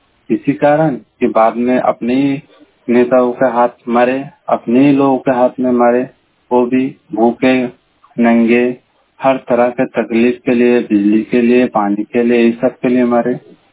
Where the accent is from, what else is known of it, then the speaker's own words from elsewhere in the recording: West Bengal, India; मैं वेस्ट बंगाल से हूँ।